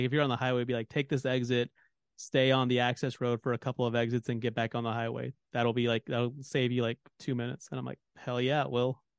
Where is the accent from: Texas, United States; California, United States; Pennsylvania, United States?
Texas, United States; As a Texan, I am obligated to trash talk Oklahoma at least once a week